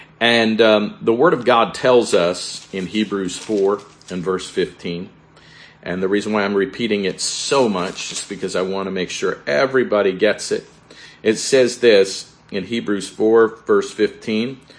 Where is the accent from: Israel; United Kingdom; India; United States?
United States; Florida; growing up in South Florida, living through several hurricanes and tropical storms